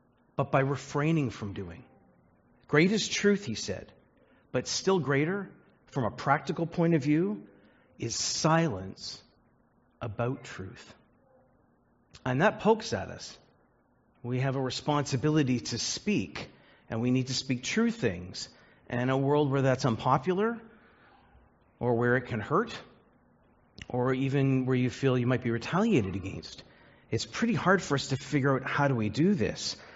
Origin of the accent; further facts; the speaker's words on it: Canada; As Canadian sort of conservative evangelicals, that's made all the more difficult by some who we ourselves would wish would be silent.